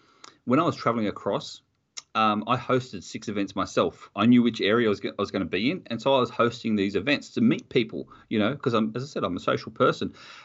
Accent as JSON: {"language": "English", "country": "Australia", "said": "as an Australian, we grow up on Vegemite."}